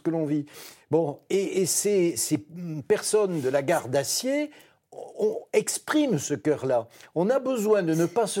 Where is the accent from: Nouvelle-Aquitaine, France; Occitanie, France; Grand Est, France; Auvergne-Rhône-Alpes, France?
Occitanie, France; Millau; born there; Moi, je suis né à Millau dans l'Aveyron.